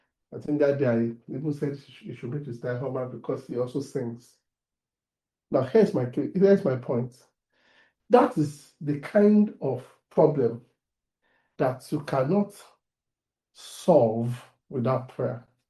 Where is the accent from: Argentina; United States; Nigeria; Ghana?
Nigeria; Ibadan, Oyo; Now, I was raised in Ibadan relatively, and I knew a bit about farming because my grandfather was a farmer